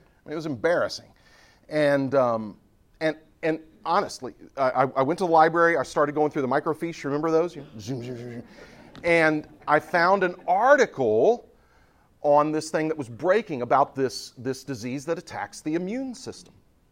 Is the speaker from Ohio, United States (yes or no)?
no; Houston, Texas, United States; I was raised in Houston, Texas. I was a high school student in the 1980s.